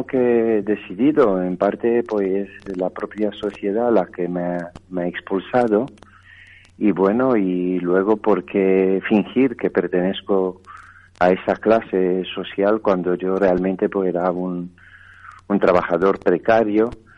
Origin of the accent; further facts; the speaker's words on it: Romania; Spanish is a second language; now in Spain; La escuela pública de Rumanía lo puso todo para mí, y yo he llegado a la universidad con el hijo del banquero de mi pueblo